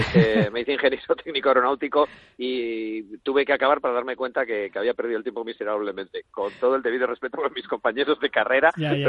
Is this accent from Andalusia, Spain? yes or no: no; Navarre, Spain; born there; now in Madrid, Spain; tal como yo, que soy navarro de nacimiento, bueno, pero madrileño de adopción.